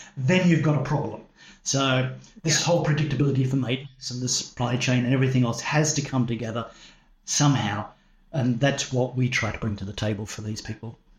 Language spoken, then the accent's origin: English; Sydney, New South Wales, Australia; I'm originally from Sydney, Australia